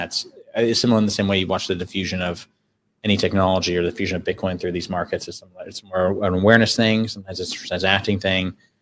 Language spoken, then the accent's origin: English; Anchorage, Alaska, United States; born there; I was born in Anchorage, Alaska.